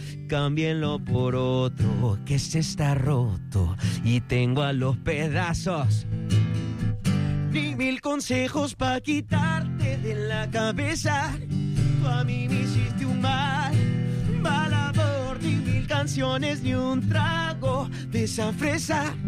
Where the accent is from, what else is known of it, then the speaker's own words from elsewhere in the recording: Peru; soy de Perú.